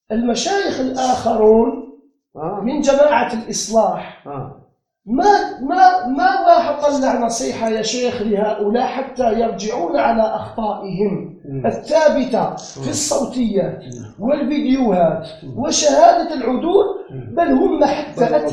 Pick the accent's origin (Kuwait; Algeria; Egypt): Algeria; هذه عندنا في الجزائر قضية أخرى.